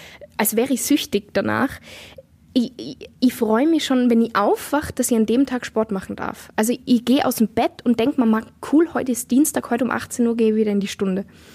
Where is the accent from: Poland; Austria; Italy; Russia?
Austria; Innsbruck, Tyrol; now in Berlin, Germany; Und ich habe das schon mal in meiner Heimat Innsbruck gemacht und jetzt mache ich es auch in Berlin ganz häufig